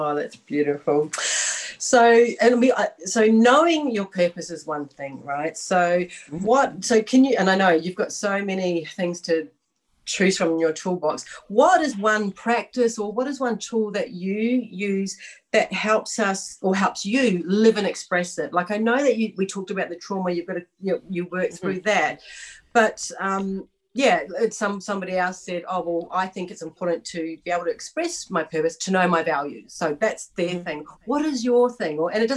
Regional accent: New Zealand; because I'm Maori, so I'm Maori from New Zealand, and so very tribal.

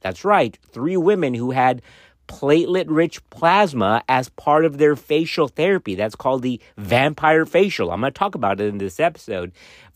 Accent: Dallas, Texas, United States; now in College Station, United States

